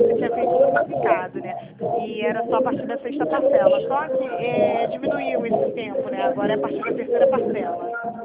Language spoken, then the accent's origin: Portuguese; Rio de Janeiro, Brazil; eu sou aqui de Jacarepaguá.